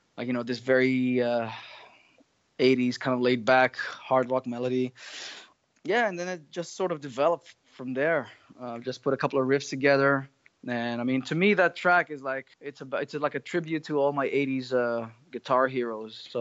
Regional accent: Australia; Obviously, being an Aussie, I was a sideman

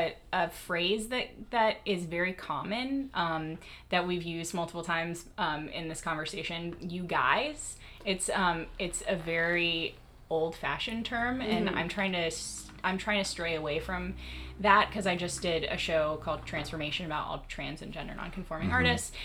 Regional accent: Texas, United States; Well, I'm originally from Texas, and I give y'all permission.

